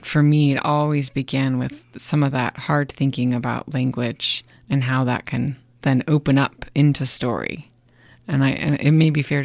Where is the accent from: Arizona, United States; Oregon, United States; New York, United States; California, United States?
Oregon, United States; Portland; I spent 10 years playing soccer all over the city. That was a big part of my upbringing. And when I live in the South now